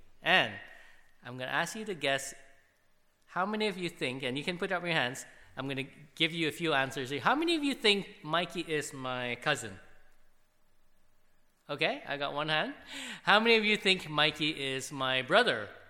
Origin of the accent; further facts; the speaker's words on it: Malaysia; I'm obviously not from here, in case you're wondering. I'm from Malaysia, which is a little bit further away, a little bit warmer than it is here.